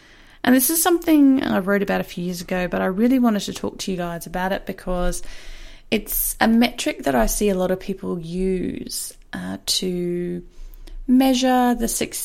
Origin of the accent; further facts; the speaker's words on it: Australia; Being of Australian of American descent, well, on my mum's side, I know all about s'mores and how delicious they are.